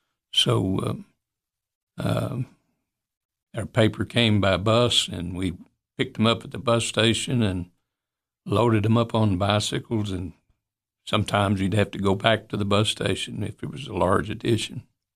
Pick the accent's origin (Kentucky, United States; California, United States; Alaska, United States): California, United States; Monterey; I appreciate my bringing up in Monterey. I always loved Monterey.